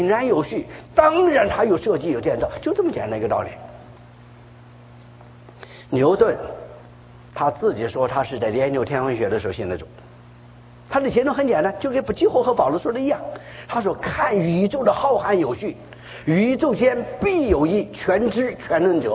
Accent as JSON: {"language": "Chinese", "country": "China", "said": "我们中国人常说什么疼极乎娘穷极乎爹"}